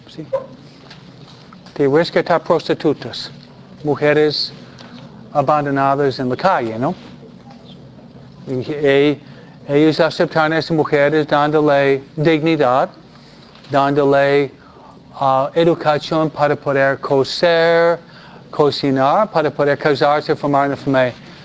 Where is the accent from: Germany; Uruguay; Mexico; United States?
United States; Detroit, Michigan; born there; nací en Detroit, Michigan? ¿No? El centro de los autos